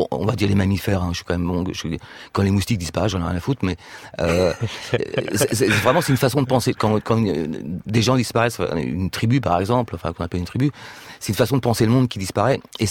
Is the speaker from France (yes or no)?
yes; Montfort-sur-Meu, Brittany, France; Moi, je viens de la campagne, de Montfort-sur-Meu, donc tout est dit déjà.